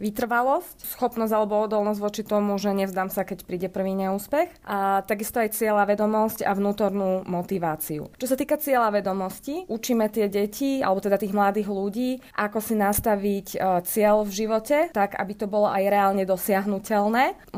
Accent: Žiar nad Hronom, Banská Bystrica Region, Slovakia; ja som vyrastala v Žiari nad Hronom

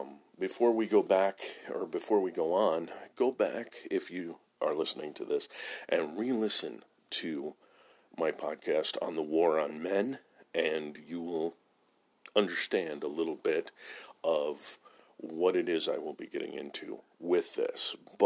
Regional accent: San Diego, California, United States; I did move back to California. I grew up in San Diego originally. I'm back in San Diego because of family. I needed to move back. So I am in SoCal from now on

